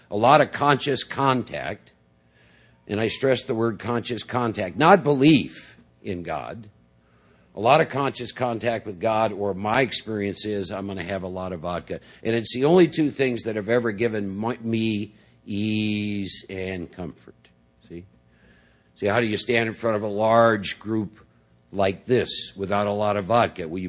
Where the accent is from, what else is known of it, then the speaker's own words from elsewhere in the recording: Midwest, United States; as I got older, born and raised in the Midwest, and finishing up college, get drafted, get sent to Vietnam